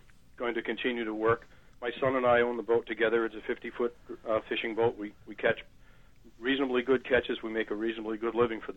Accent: Orleans, Massachusetts, United States; now in Vermont, United States; But I am from Orleans, Cape Cod, and I fish out of the port of Chatham.

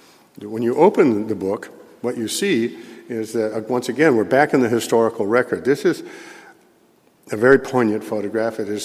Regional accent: Montana, United States; born there; We're both from the Flathead Nation. I was born there, and my family had been, you know, living on Flathead soil for 100-some years.

